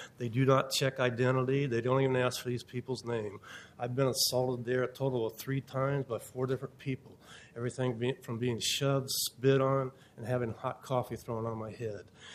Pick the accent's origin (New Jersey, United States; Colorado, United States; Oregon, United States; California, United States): Oregon, United States; Portland; I'm from Southeast Portland.